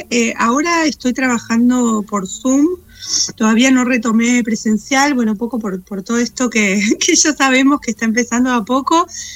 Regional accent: Argentina; el universo de los arquetipos que tenemos también como argentinos

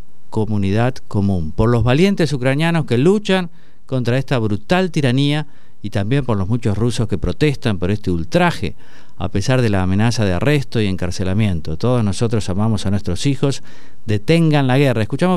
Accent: Entre Ríos, Argentina; Yo soy de Entre Ríos, siempre hemos tenido admiración por los santafesinos

